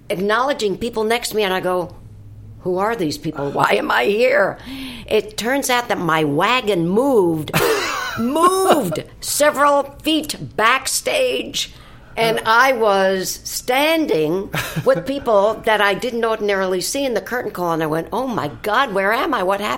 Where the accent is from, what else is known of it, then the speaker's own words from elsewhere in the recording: New York, United States; Well, I'm from New York, so you got that one.